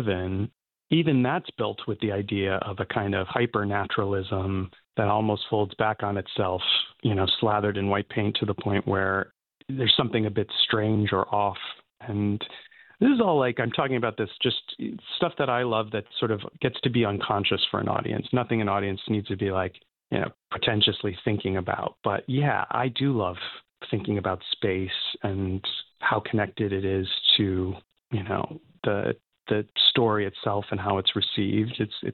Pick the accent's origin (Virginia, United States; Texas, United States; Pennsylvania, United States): Pennsylvania, United States; Scranton; where did you grow up? Where was home? And so for me, that's, you know, always going to be Scranton.